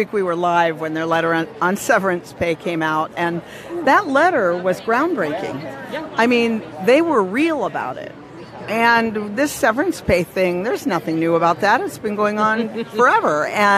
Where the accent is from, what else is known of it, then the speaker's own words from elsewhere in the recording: Minneapolis, Minnesota, United States; I'm from Minneapolis